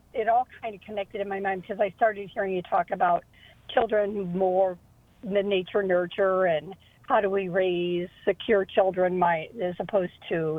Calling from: Tampa, Florida, United States; I'm from Tampa.

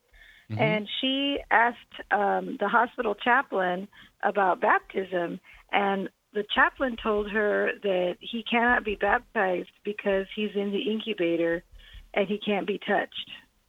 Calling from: San Antonio, Texas, United States; I'm calling from San Antonio.

